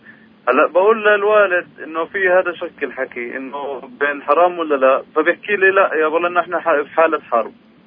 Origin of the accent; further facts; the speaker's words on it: Nablus, West Bank, Palestine; هلا احنا من نابلس خياطين